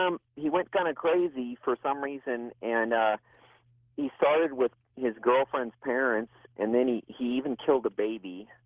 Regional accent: Lincoln, Nebraska, United States; I grew up, I was born in Lincoln, and it's a nice little college town.

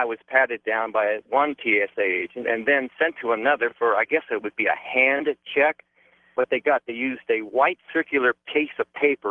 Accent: San Francisco, California, United States; I talked to a couple of San Francisco cops because that's my hometown.

